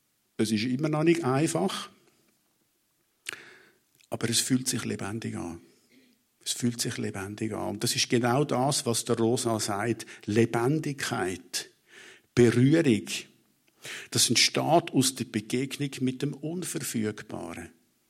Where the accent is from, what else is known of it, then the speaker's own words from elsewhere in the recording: Zurich, Switzerland; würde ich gerne ins Zürich-Oberland ziehen, näher zu meiner Familie, wo ich aufgewachsen bin.